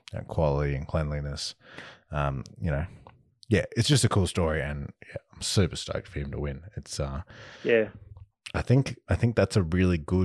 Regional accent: Tasmania, Australia; my home state of Tasmania

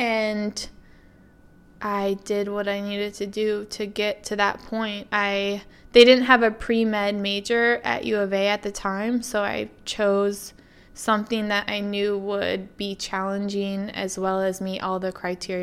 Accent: Milwaukee, Wisconsin, United States; also born or lived in Waukesha; I grew up in Milwaukee, though. I was born in Waukesha.

